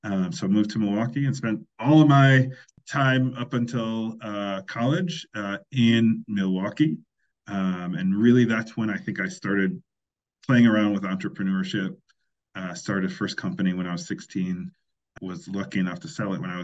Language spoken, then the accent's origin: English; Monrovia, Montserrado, Liberia; born there; I was born in Monrovia, Liberia in 1979, so right before the coup in 1980 in Liberia, but after the Rice Riot.